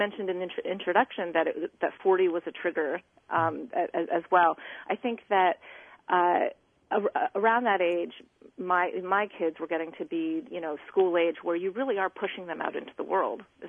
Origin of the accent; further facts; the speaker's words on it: United States; Yeah. Yeah. I'm Chinese American.